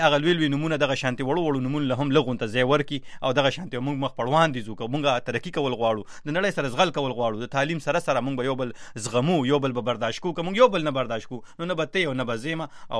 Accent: Kabul, Afghanistan; له کابل نه یم.

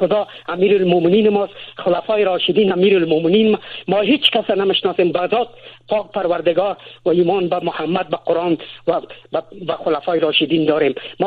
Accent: Afghanistan; ما ولا شرم میه که ما بگویم افغان هستم، ما را خداوند در افغانستان تولد کرده. بازم چی بگویم، خجالت میکشم که ما یک افغان هستم، در افغانستان هستم.

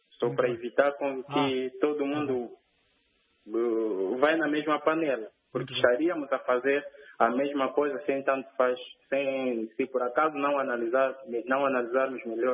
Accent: Angola; eu sou angolano.

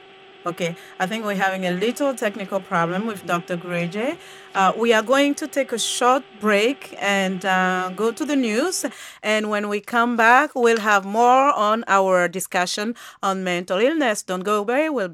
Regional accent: Côte d’Ivoire; I remember growing up in Ivory Coast, we will see people on the some people sometime on the street

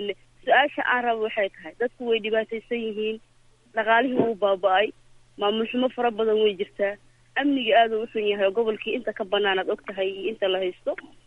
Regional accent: Beledweyne, Hiran, Somalia; born there; Aniga waxaan kasoo jeedaa Iran, aan kasoo jeedaa gaar ahaan magaalada Baladweyne aan ku dhashay.

